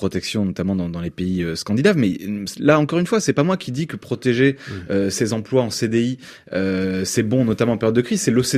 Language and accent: French; Hauts-de-France, France; je viens des Hauts-de-France, moi. J'ai voté aux élections régionales.